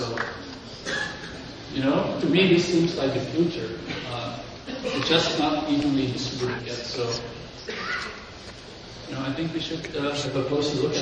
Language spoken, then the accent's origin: English; India; There's four people, and we're from India.